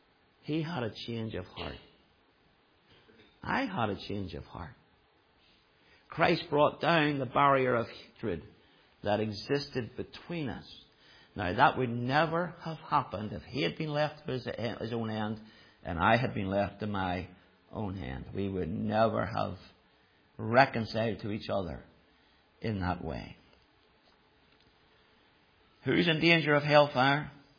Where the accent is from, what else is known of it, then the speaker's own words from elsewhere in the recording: Belfast, Northern Ireland, United Kingdom; I grew up a child of the Troubles. I grew up in Loyalist North Belfast.